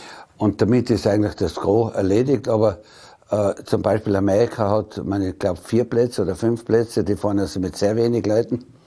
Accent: Tyrol, Austria; Wir sind das Skisportland, aber wir sind es eigentlich nicht.

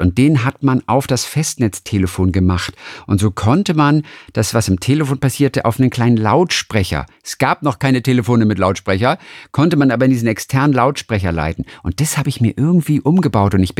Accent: Lübeck, Schleswig-Holstein, Germany; Ich komme schließlich aus Norddeutschland.

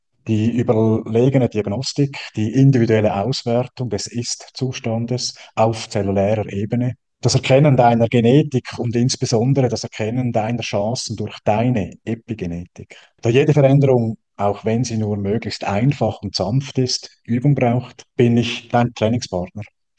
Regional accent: Switzerland; für mich als Schweizer

